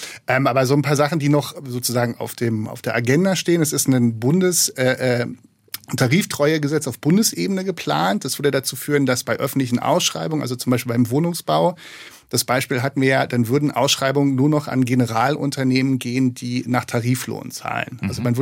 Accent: Berlin, Germany; Ich komme aus Berlin

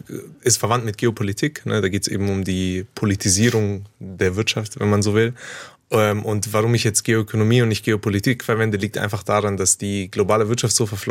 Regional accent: Waiblingen, Baden-Württemberg, Germany; Ja, ich bin hier geboren in Waiblingen und aufgewachsen, auch zur Schule gegangen. Und habe dann tatsächlich in Tübingen studiert, also auch nicht so weit weg.

